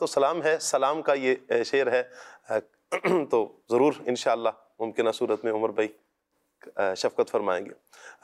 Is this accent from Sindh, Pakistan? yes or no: no; Chichawatni, Punjab, Pakistan; میں چیچا وطنی سے ہوں.